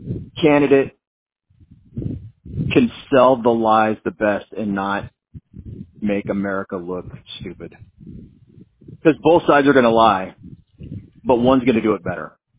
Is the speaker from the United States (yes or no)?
yes; California, United States; I'm from the Bay Area.